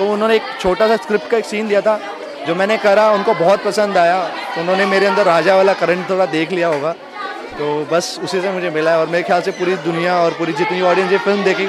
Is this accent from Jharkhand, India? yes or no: no; Punjab, India; और मैं खुद पंजाबी हूँ.